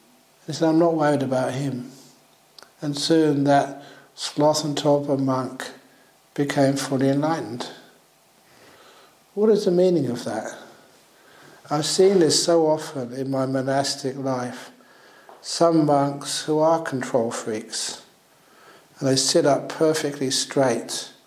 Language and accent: English; London, United Kingdom; born there; And I was born in England, in London.